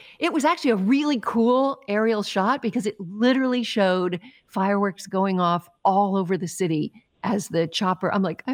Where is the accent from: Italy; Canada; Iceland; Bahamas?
Canada; now in United States; yes, I'm both of them. Happy Canada Day. I'm both Canadian and American, spending half my life in Canada, half my life here.